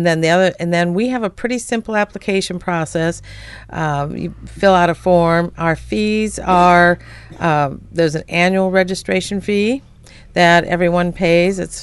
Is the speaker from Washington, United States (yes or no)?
yes; Seattle, Washington, United States; I actually grew up in the Seattle area. In fact, graduated from Garfield High School, inner city school there.